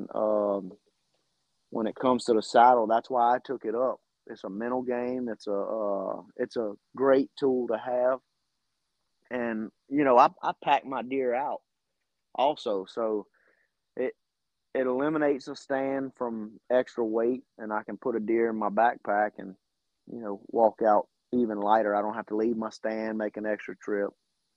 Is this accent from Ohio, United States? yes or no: no; Jacksonville, Florida, United States; born there; That's where I was actually born. I was born in Jacksonville.